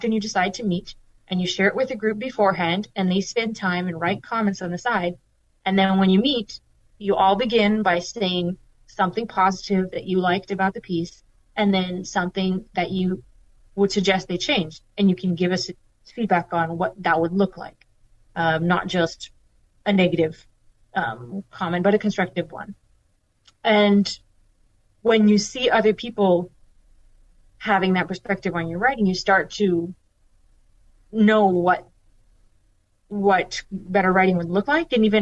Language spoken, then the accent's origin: English; Tanzania; also born or lived in Kenya; I grew up in Tanzania and Kenya as a missionary kid